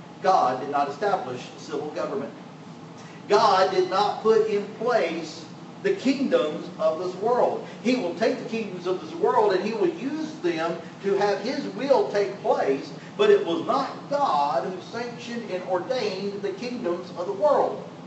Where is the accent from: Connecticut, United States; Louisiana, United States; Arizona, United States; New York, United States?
Louisiana, United States; Folks, I grew up in South Louisiana. If you're Cajun, if there ain't onions in it, you ain't eating.